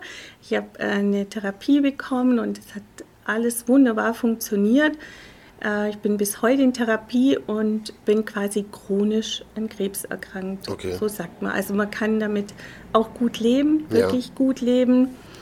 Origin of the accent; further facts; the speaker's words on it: Göppingen, Baden-Württemberg, Germany; Ich komme aus Göppingen, das ist direkt zwischen, oder also ja, genau mitten zwischen Stuttgart und Ulm. Mhm. Am Fuß der Schwäbischen Alb